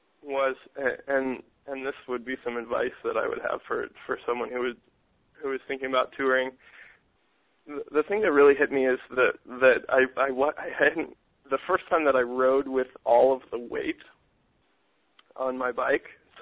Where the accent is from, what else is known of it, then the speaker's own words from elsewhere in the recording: Ashland, Virginia, United States; And I rode in between Ashland and Richmond, Virginia, which is where I grew up in Ashland.